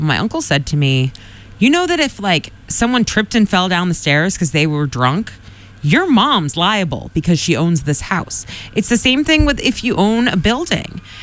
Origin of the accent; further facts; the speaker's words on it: Quincy, United States; I grew up in Quincy, so this is why this kind of hits, literally hits close to home.